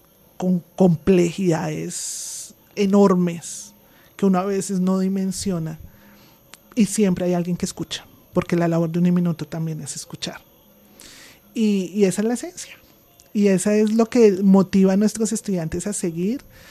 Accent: Boyacá, Colombia; Yo soy de la tierrita, yo soy boyacense. Ahora soy tolimense de corazón

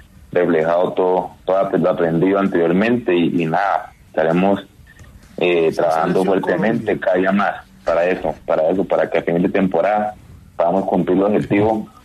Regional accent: Meta, Colombia; also born or lived in Villavicencio; nací en Villavicencio, pero pues el pueblo de donde yo vengo, de donde me crié y todo, donde están mis papás, es de Acacías para allá, ni siquiera es Acacías, es más para allá, se llama Dinamarca.

